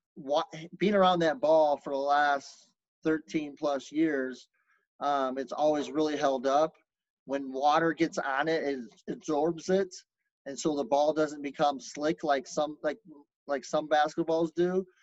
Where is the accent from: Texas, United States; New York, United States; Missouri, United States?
Texas, United States; Lubbock; And I grew up, I was born in Lubbock, Texas. So I've always loved Texas Tech